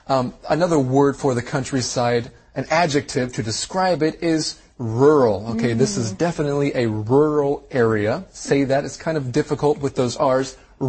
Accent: Taiwan; Well, I grew up in Taiwan.

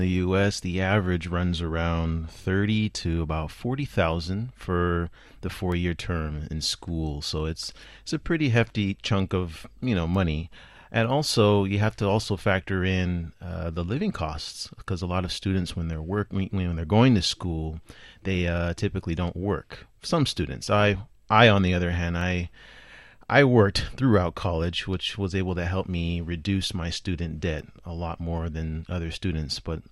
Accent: United States; if I had to pay for all of that up front as an American, a lot of us wouldn't be able to go to school.

